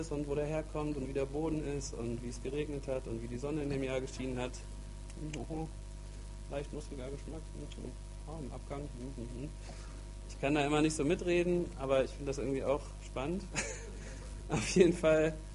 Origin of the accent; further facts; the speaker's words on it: Germany; Wir als Westler, wir als Deutsche, wir leben in der Fülle.